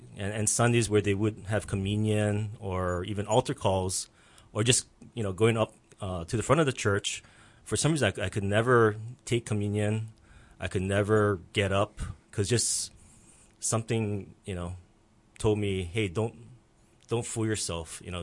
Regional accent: Honolulu, Hawaii, United States; I grew up in Makiki and grew up in a very poor family. Three families living in one house.

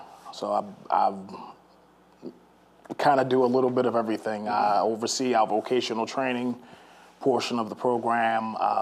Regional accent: Baltimore, Maryland, United States; now in Gettysburg, United States; What brought me to Adams County, I'm originally from Baltimore.

